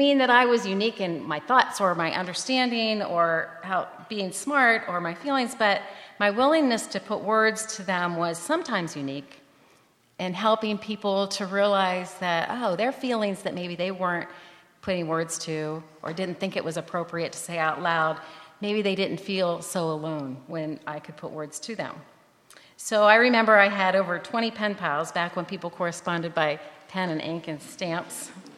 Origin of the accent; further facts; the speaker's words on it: Scottdale, Pennsylvania, United States; I grew up in Scottsdale, Pennsylvania, when it was the word capital of the Mennonite Church.